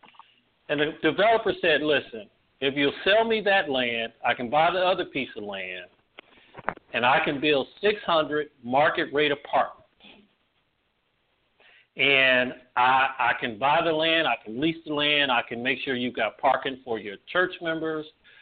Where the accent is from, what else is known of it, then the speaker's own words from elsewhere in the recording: Ohio, United States; And growing up in Ohio, I remember what that was like.